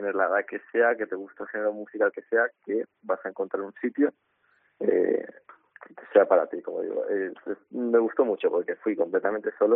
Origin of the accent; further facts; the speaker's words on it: Valencian Community, Spain; yo soy valenciano y yo veía que todo el mundo estaba hablando mi idioma.